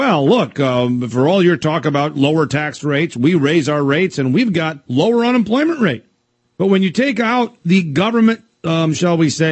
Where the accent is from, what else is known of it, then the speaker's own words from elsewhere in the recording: Minnesota, United States; My home state of Minnesota loves to tout its below national average unemployment rate.